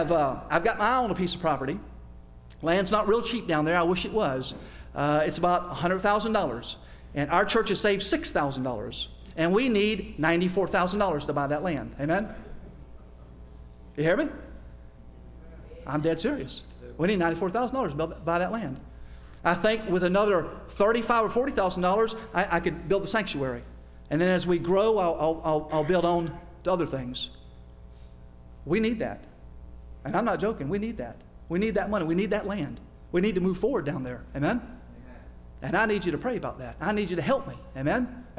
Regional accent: United States; And I'm American, and my Spanish is not perfect.

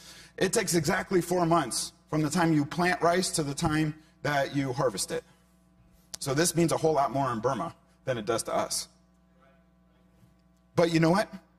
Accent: Hartford, Connecticut, United States; I grew up in Hartford, Connecticut.

